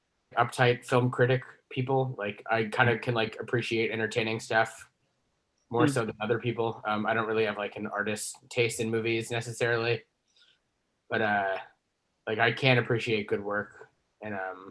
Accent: Texas, United States; I'm from Texas.

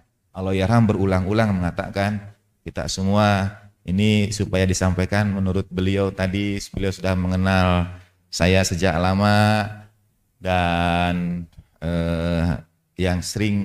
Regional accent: West Java, Indonesia; Karena saya mungkin tumbuh besar di Sunda, istrinya orang Lampung, keturunan Jawa.

